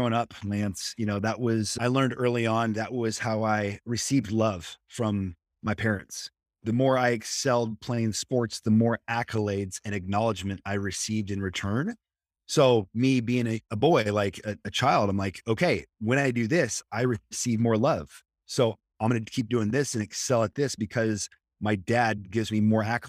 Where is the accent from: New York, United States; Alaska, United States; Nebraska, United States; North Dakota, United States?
Nebraska, United States; moved away as an adult; now in San Diego, United States; And I grew up in the Midwest. I'm from Nebraska, played baseball in Kansas. And then I packed up all my stuff and moved to San Diego, August 16th, 2002.